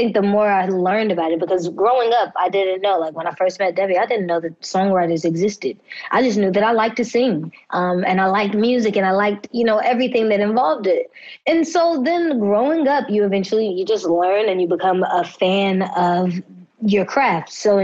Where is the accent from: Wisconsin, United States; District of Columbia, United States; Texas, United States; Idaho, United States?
Texas, United States; I'm from Texas originally, and she had a dance school out there.